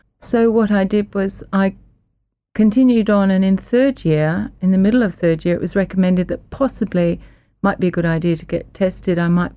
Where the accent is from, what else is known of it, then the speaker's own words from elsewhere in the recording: England, United Kingdom; I was born in England and I went to primary school in England.